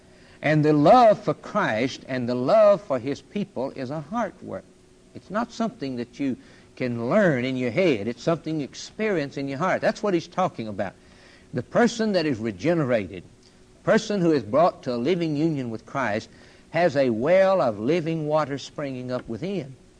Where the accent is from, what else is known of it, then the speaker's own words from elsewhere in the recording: Ireland; I wouldn't be an Indian. I'm an Irishman. I'll always be an Irishman.